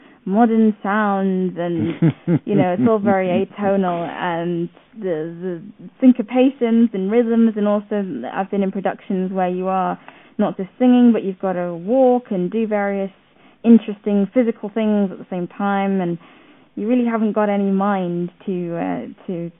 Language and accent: English; Zambia; now in England, United Kingdom; I work and live between England and Ireland, and I'm originally from Zambia and Africa.